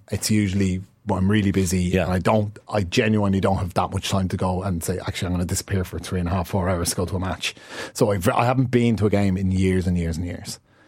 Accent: Rathcoole, Leinster, Ireland; I'm from Rathcoole, so they're my local professional club.

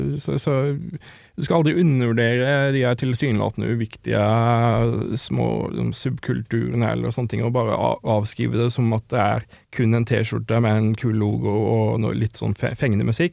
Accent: Southern Norway, Norway; jeg har vokst opp på Sørlandet, ikke sant?

